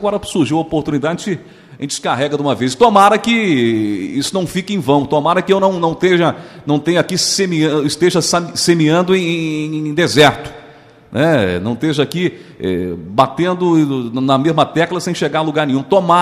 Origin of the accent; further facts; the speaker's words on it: Brazil; Inclusive, eu me coloco no meio disso. Sou brasileiro também.